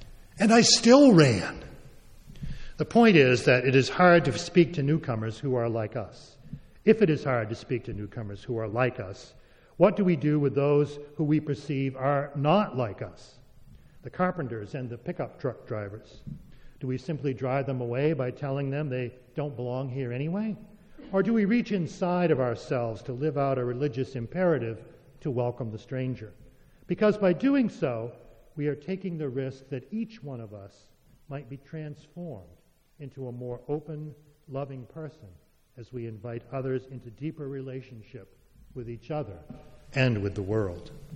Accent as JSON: {"language": "English", "town": "New Salem", "region": "Massachusetts", "country": "United States", "tie": "born or raised there", "said": "I grew up in New Salem, Massachusetts, in the central part of the state"}